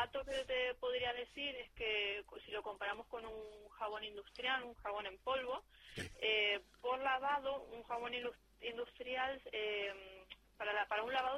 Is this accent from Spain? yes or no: no; Argentina; yo como soy de Argentina lo sé muy bien, allí nosotros el aceite de oliva lo utilizamos únicamente para la ensalada